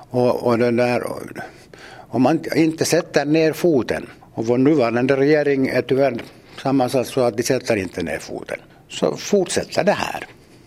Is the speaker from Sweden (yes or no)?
no; Finland; Vi som finlandssvenskar ska inte utsättas för det i en rättsstat som Finland trots allt är.